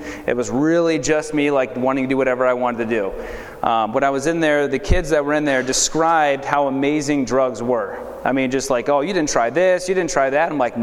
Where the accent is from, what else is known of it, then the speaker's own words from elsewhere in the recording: California, United States; So like Chris was saying, I grew up in the San Fernando Valley.